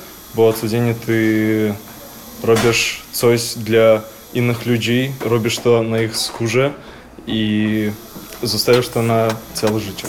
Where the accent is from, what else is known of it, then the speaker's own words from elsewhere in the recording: Minsk, Belarus; Polish is a second language; now in Poland; Ja jestem z Mińsku, z Białorusi.